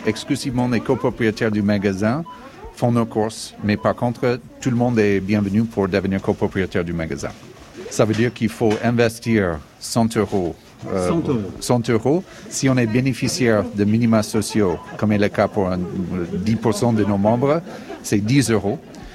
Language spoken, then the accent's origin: French; Indiana, United States; French is a second language; moved away as an adult; now in France; Je suis américain, mais j'habite en France depuis 20 ans, à peu près maintenant. Je viens de Indiana, aux États-Unis.